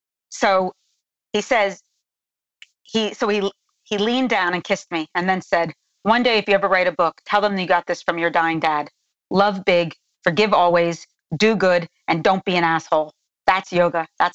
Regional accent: New Jersey, United States; And I come from Northern New Jersey, to a real no-nonsense kind of family.

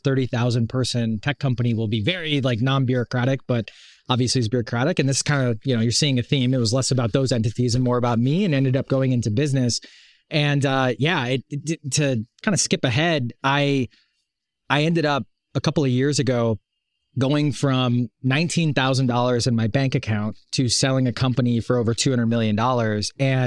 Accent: Wisconsin, United States; I grew up in Wisconsin in the Midwest, relatively poor, very blue collar type family.

